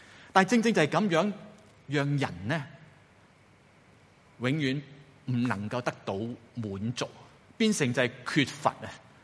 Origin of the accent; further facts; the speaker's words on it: China; 我哋中国人有一句名言系咩咧？